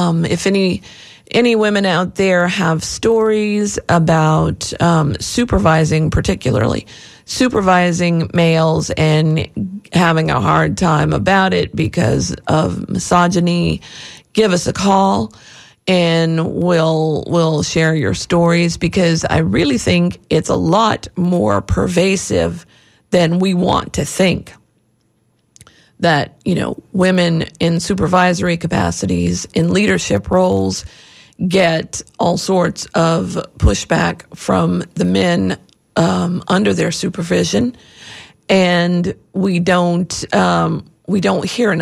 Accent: the South, United States; Apparently in the South, and I grew up in the South, so I know this is true.

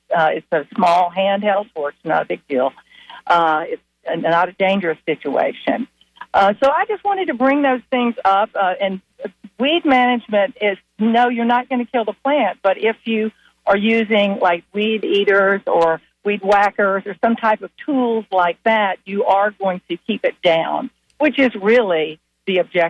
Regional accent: Tampa, Florida, United States; Hi. I am from Tampa.

